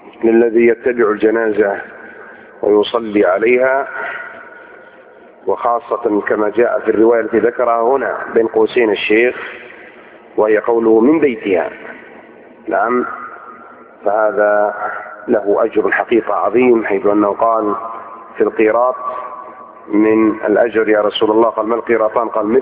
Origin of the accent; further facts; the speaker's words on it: Saudi Arabia; ثم أن ولي الأمر عندنا بالمملكة العربية السعودية